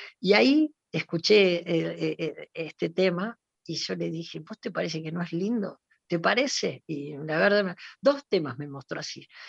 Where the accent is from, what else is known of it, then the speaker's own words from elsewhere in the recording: Flores, Buenos Aires, Argentina; also born or lived in Mercedes, Buenos Aires Province; Yo nací en Mercedes, provincia de Buenos Aires, pero vivía en Flores, y los fines de semana y los veranos los pasaba en mi pueblo, ¿no?